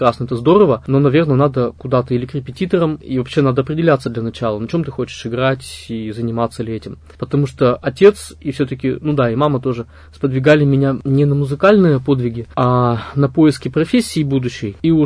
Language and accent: Russian; Yekaterinburg, Sverdlovsk Oblast, Russia; Родился я в Екатеринбурге, точнее еще в Свердловске, потому что год был тогда 87-й.